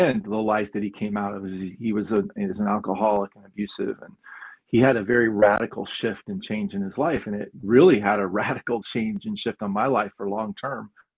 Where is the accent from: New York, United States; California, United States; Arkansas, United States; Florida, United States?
Florida, United States; West Palm Beach; now in Vermont, United States; I'm actually from South Florida. I was, you know, raised in West Palm Beach, Florida, beach bum.